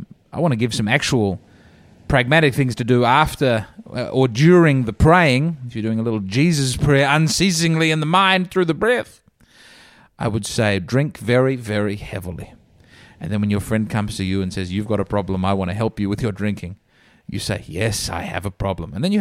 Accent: Australia; I find that as an Australian

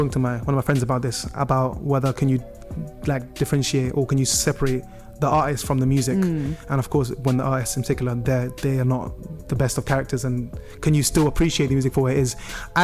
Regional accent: London, United Kingdom; we were driving from London, because I'm from London, to Manchester for a family visit

